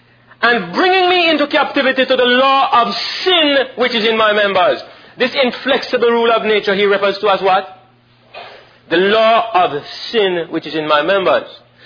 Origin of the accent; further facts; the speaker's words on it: Jamaica; I'm Jamaican.